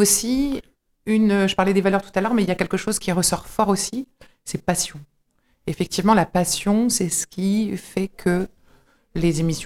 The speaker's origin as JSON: {"language": "French", "town": "Lille", "region": "Hauts-de-France", "country": "France", "said": "je ne suis pas douaisienne, je suis lilloise, je ne connaissais pas du tout."}